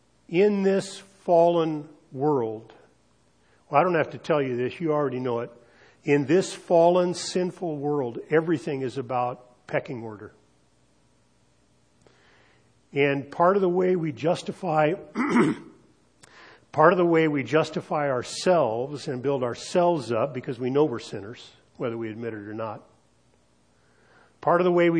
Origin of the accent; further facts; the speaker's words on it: Easton, California, United States; And when I was a little kid, growing up in Easton, when we were going to the city, when we were going to go shopping for something, you know, big, we went to Fresno.